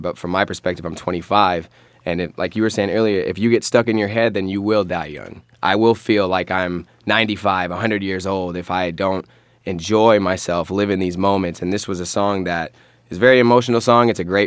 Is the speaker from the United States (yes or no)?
yes; Wisconsin, United States; now in Los Angeles, United States; being able to come out here from, you know, growing up in Wisconsin and getting out to LA and being a part of the business